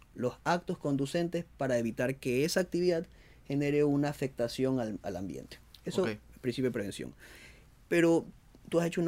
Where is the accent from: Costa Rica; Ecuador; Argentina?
Ecuador; tenemos que nosotros como ecuatorianos adaptarnos